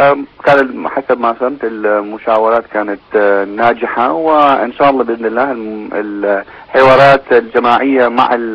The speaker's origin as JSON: {"language": "Arabic", "country": "Iraq", "said": "فعلينا نحن كعراقيين ان نستغل هذا الموضوع ونقلل من ضرر للشعب العراقي"}